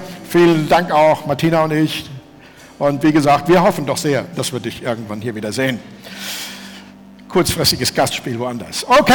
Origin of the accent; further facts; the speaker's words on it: Steinheim, Germany; in meiner Jugend in Steinheim, hinten wo in der Nähe vom Erbe-Möbelcenter, da gab es mal so einen Apfelbaum